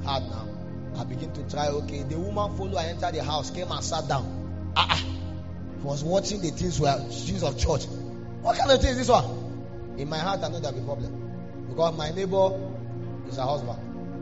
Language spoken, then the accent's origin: English; Zaria, Kaduna State, Nigeria; I came from Zaria.